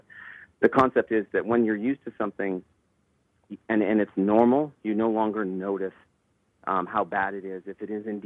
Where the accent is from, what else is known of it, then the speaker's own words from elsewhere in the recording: Owen Sound, Ontario, Canada; I'm from Owen Sound, and I didn't have the money